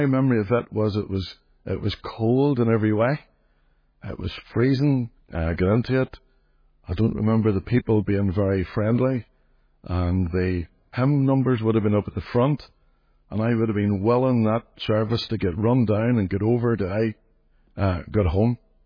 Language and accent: English; Belfast, Northern Ireland, United Kingdom; I grew up in the Highfield Estate at the top of the Shankill, Ballygamartin. I was adopted as a baby and placed in the family